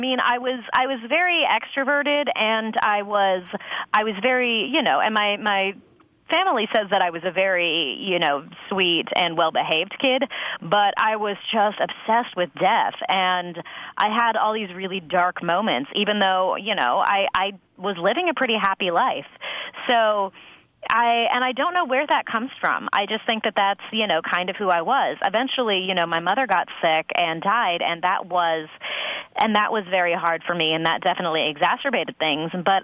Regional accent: Los Angeles, California, United States; So it was kind of part of the culture of L.A. where I grew up in the Valley.

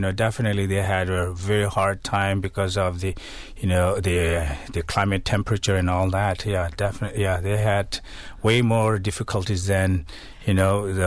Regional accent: South India, India; I was born there in South India. Uh-huh. After my parents, you know, followed His Holiness Dalai Lama, and all the way down in the South India. So I was born there and raised there.

